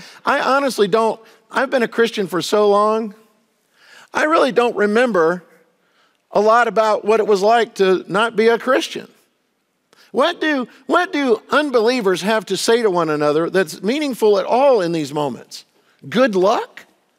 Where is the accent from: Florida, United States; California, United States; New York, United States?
Florida, United States; Now, I'm from Florida. I don't know anything about earthquakes.